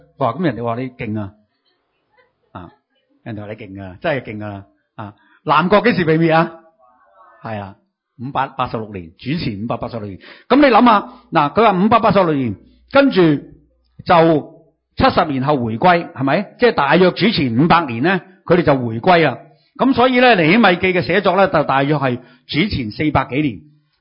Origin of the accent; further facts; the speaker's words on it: Hong Kong; born there; 我哋唔系原居民啊，我哋喺香港出世嘅下一代啫，即系我哋阿爸或者我哋阿爷嗰代咧，就已经喺香港系，即系已经喺度嚟出喺度嚟到落籍咗噶啦